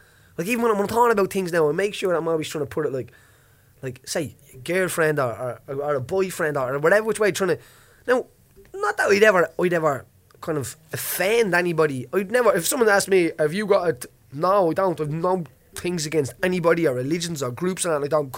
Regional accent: Ireland; Well, I'm an Irish man speaking the English language, you know what I mean?

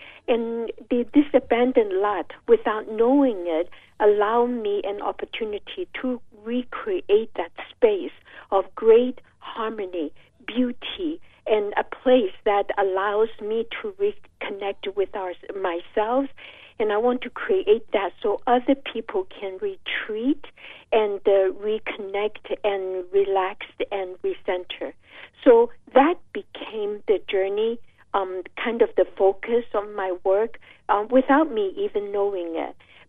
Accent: Taiwan; English is a second language; moved away as an adult; now in United States; so we all retreat to Taiwan. And so I grew up in Taiwan, in elementary school, middle school, and elementary school, high school, and the university. So after that, I came to the States to study at the University of Pennsylvania.

